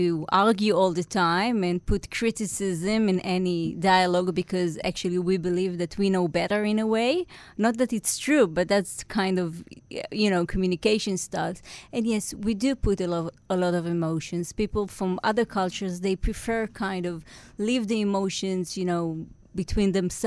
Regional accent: Israel; accent: Israeli; meaning you can hear right now my Israeli accent, it's part of who I am.

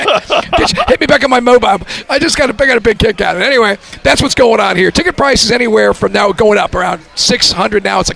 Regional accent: Wausau, Wisconsin, United States; as an Irish kid who grew up in Wausau, this is freaking great.

